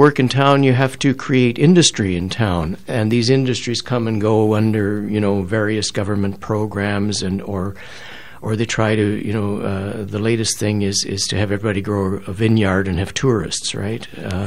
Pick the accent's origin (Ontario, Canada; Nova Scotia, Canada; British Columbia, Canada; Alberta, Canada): Ontario, Canada; I was in Western Ontario last week. I think I was telling you I'd gone to the church in my hometown to give a reading from the book